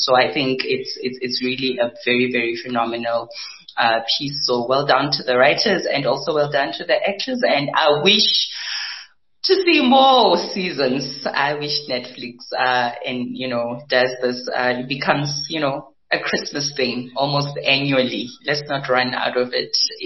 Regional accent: South Africa; it's really wonderful where we are currently in terms of how we're telling our stories as South African.

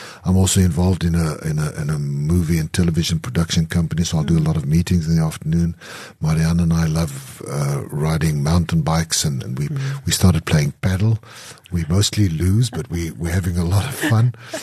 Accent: Klerksdorp, North West, South Africa; I grew up in Klerksdorp in what is today the Northwest Province, in a mining town where there were no writers

